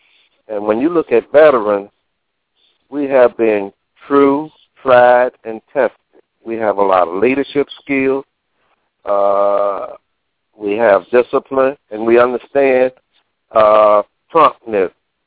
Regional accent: New Jersey, United States; But growing up in Jersey back in the day, I guess … can tell you, we all was trying to get our exploits on in music.

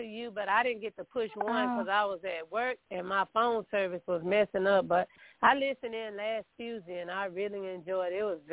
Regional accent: Texas, United States; from Texas.

